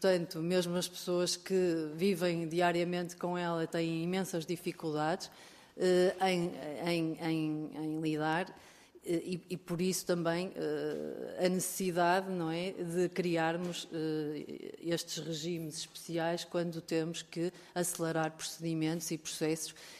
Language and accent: Portuguese; Porto, Portugal; sou natural da cidade de Porto e é lá que exerço e sempre exerci a minha atividade.